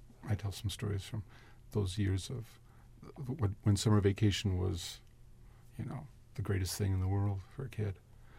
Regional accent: Chicago, Illinois, United States; growing up in the South Side, Chicago's the center of the universe.

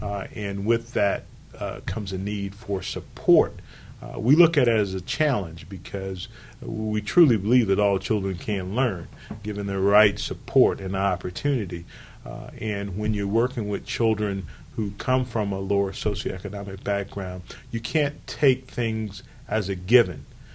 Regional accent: Kankakee, Illinois, United States; now in Urbana, United States; I'm originally from Kankakee, Illinois, but Urbana was a place that gave me an opportunity

